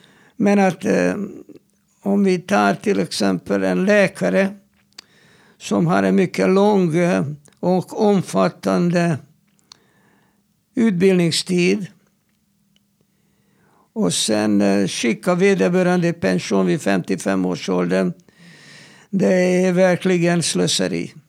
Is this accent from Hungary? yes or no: yes; Hungary; samhällen som jag kom ifrån, Ungern, där man har pensionerat folk, män vid 60 och kvinnor 55 års ålder